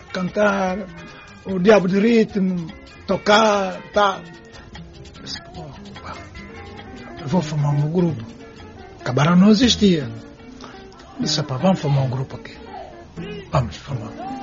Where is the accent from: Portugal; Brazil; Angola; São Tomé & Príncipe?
São Tomé & Príncipe; para mim, que eu sou santomense, sou feijão com arroz